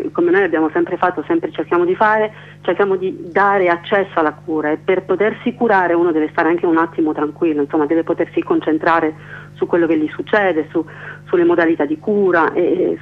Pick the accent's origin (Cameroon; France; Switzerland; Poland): France; Italian is a second language; now in Italy; Io sono straniera anch'io, anche se insomma sono francese, io sono venuta qui negli anni 80